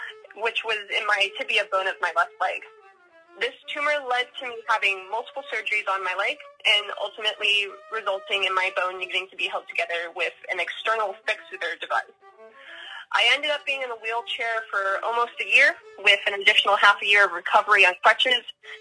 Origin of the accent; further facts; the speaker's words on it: Yorktown, Virginia, United States; also born or lived in Richland, Washington; Well, I was born on October 15th, 1994, to … in Richland, Washington, but I grew up in Yorktown, Virginia. I lived in Yorktown from 1999 to 2013 before going off to college.